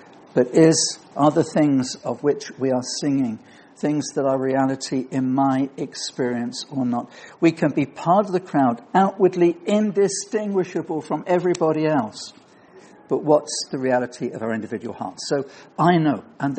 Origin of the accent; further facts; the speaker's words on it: United Kingdom; You know, we're British, we tend to moan about the weather.